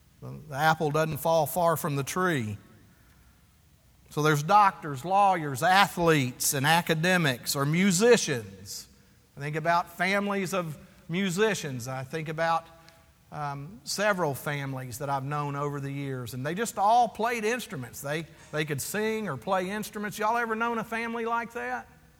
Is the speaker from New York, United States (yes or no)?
no; Fort Worth, Texas, United States; But I remember when I grew up and there in Fort Worth, the Hardy brothers, and how they were all a family of bricklayers.